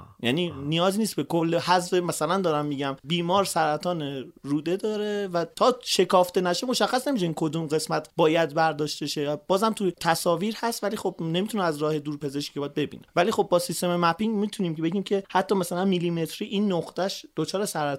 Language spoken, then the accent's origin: Persian; Iran; این وظیفه ما ایرانی هاست برای پیشرفت کشورمون، برای خاکمون، برای آبادی کشورمون تلاش کنیم.